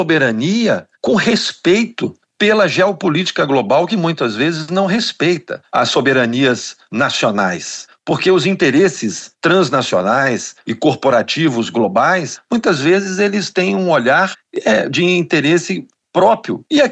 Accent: Brazil; a minha visão como brasileiro, que ama o país

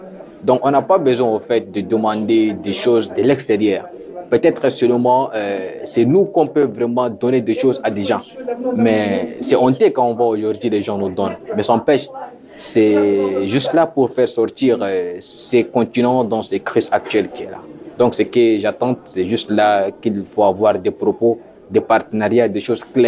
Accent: Central African Republic; Moi, en tant que Centrafricain, j'étais sur le terrain

